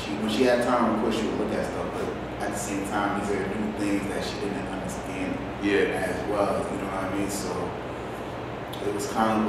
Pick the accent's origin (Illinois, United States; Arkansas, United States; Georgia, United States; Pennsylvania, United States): Illinois, United States; Harvey; I'm from Harvey.